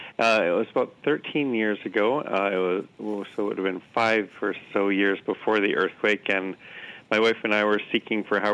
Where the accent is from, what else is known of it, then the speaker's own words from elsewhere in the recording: Florida, United States; Yes, yeah, so I grew up in Florida, just down a little south from where you are